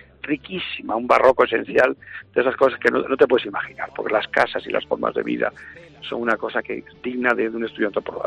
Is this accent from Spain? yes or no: yes; Talavera de la Reina, Castilla-La Mancha, Spain; Nosotros somos de la tierra de Talavera.